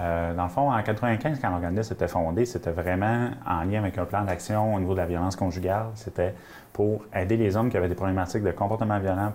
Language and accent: French; Alma, Quebec, Canada; Moi, je suis natif d'Alma.